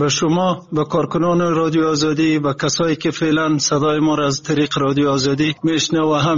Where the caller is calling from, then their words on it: Afghanistan; شخص از افغانستان هستم.